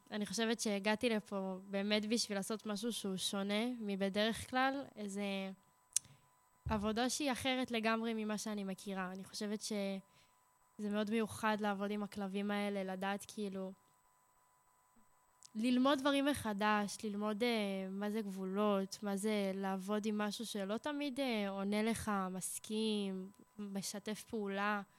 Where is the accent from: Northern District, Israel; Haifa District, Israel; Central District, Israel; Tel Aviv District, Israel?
Haifa District, Israel; Haifa; אני במקור מחיפה.